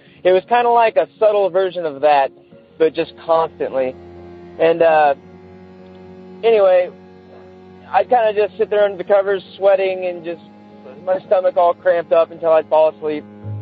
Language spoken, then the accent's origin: English; St. Helens, Oregon, United States